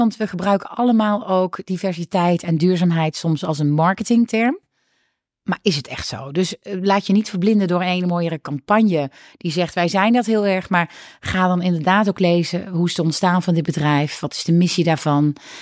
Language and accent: Dutch; North Brabant, Netherlands; Ik heb ook gewoon ik kom uit Brabant.